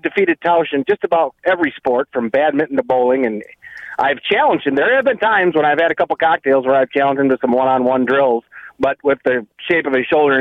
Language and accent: English; Reedsburg, Wisconsin, United States; Of course, I'm from Reedsburg.